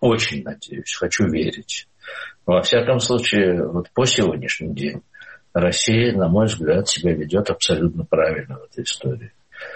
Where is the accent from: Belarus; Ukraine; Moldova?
Belarus; Вот мы белорусы, вот наша граница. Это такой дом.